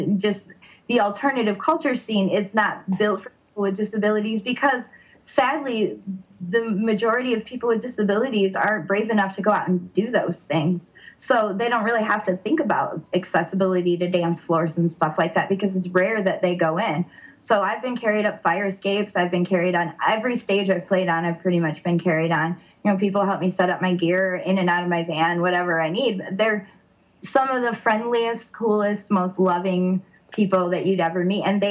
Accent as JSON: {"language": "English", "region": "Michigan", "country": "United States", "said": "Oh, I'm from Michigan. I don't know anything."}